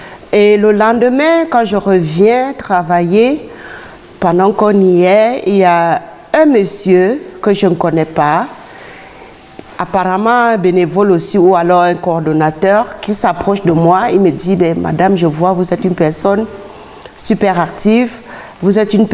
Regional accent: Cameroon; now in Belgium; Je suis camerounaise de nationalité et je suis venue en Belgique en vacances avec mon époux et pour des circonstances indépendantes de nos volontés, je suis restée.

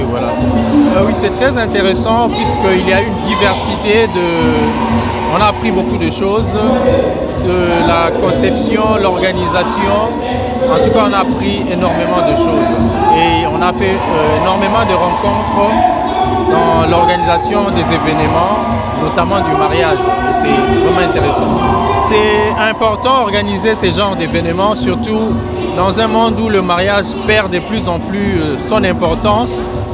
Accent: Paris, Île-de-France, France; je viens de Paris.

